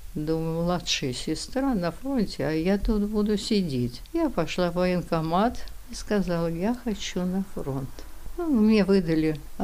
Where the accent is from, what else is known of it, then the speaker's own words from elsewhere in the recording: Tambov, Tambov Oblast, Russia; а девочки, москвичи, они остались дома, а я из Тамбова.